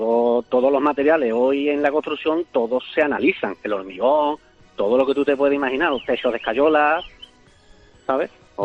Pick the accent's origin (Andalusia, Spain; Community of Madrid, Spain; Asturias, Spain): Andalusia, Spain; Cádiz; yo soy de Cádiz. Y trabajo en Sevilla, y he salido a las 6 de la mañana de Cádiz